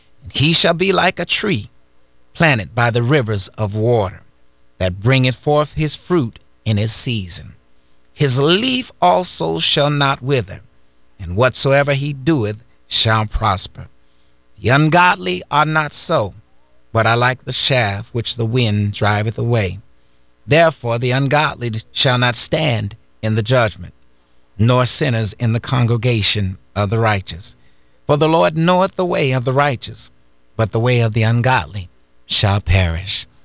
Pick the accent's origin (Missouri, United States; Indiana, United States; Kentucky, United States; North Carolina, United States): Indiana, United States; now in Florida; I'm from Indiana, and sometimes I miss the snow.